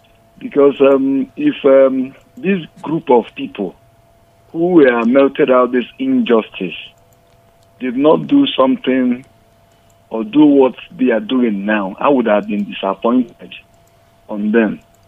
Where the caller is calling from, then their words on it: Jos, Plateau, Nigeria; I'm calling you from Jos.